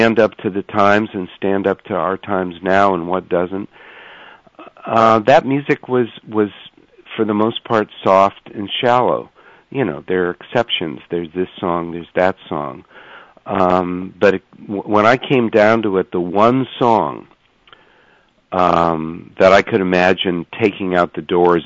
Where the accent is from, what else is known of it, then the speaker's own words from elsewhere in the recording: San Francisco, California, United States; Listen, I'm from San Francisco. I was born mm-hmm. here. My parents were born in the Bay Area. I was raised to sneer at Los Angeles